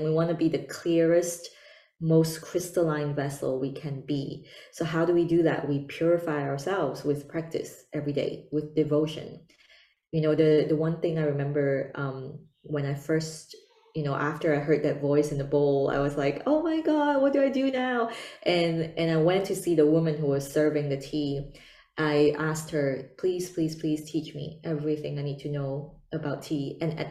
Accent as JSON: {"language": "English", "country": "China", "tie": "born or raised there", "said": "the traditional way when I was growing up in China, in my Chinese household, is Gong Fu tea."}